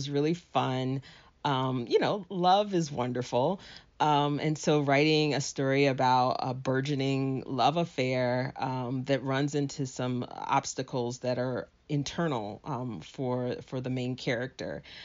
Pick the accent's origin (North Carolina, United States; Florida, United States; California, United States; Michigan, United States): Florida, United States; Jacksonville; moved away as an adult; now in Pittsburgh, United States; Yes, I grew up in Jacksonville, Florida. I was born and raised in Jacksonville and lived there until 1989 when I went off to college.